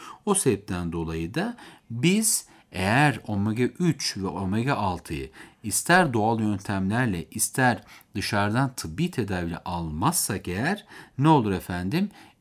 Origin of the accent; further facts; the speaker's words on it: Beypazarı, Ankara, Turkey; Ben Ankara Beypazarlıyım mesela.